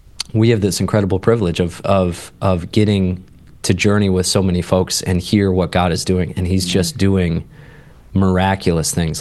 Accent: Columbus, Ohio, United States; And I grew up in Columbus, so it was an interesting game for me.

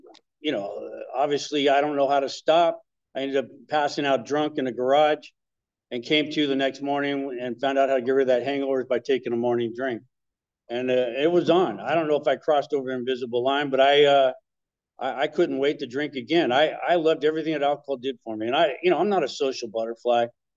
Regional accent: Torrance, California, United States; I grew up in Torrance, South Bay area.

